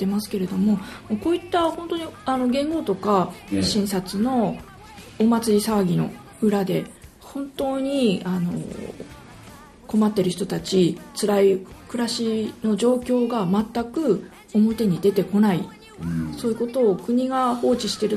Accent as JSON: {"language": "Japanese", "region": "Niigata", "country": "Japan", "said": "新潟県出身なんですけど"}